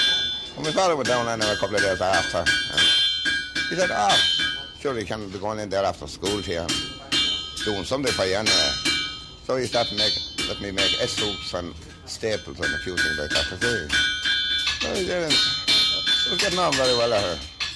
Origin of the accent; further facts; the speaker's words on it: Kessery, Connacht, Ireland; From Roscommon. I was born in Kessery, in County Roscommon.